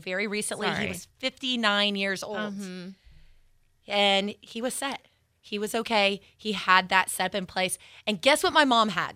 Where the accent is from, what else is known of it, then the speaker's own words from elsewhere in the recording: the South, United States; I talk fast. I'm from the South.